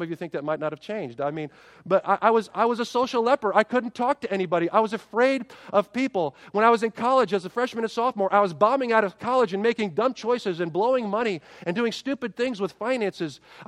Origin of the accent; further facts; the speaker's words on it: Dayton, Ohio, United States; Erin and I met in Ocean City, New Jersey, when she's from Cleveland and I'm from Dayton